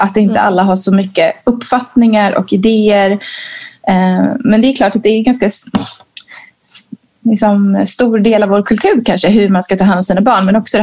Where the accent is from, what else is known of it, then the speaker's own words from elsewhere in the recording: Leksand, Dalarna County, Sweden; Jag är från Dalarna, Leksand. Och mina föräldrar bott mest där.